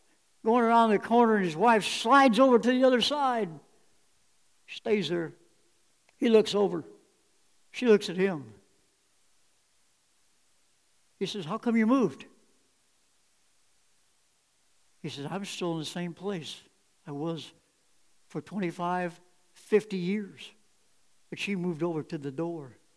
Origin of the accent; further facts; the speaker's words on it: Illinois, United States; I grew up in Illinois close to the Mississippi River